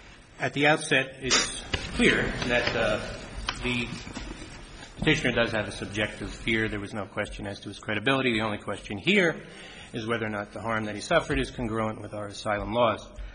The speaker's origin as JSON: {"language": "English", "region": "New Jersey", "country": "United States", "said": "I'm from New Jersey, Your Honor. I speak too fast."}